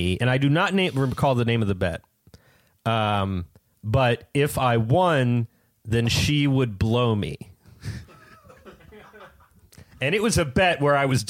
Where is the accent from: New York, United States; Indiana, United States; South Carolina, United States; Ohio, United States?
Ohio, United States; I grew up in Ohio.